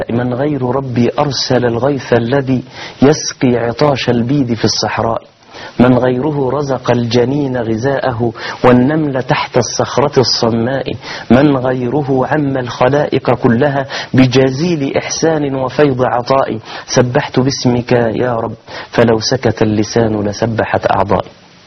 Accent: Mansoura, Dakahlia, Egypt; now in 10th of Ramadan City, Egypt; أنا من المنصورة لكني أسكن في العاشر من رمضان

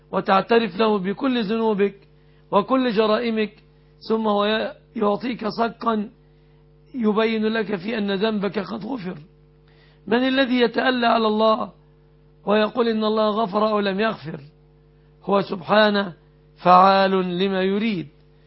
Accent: Egypt

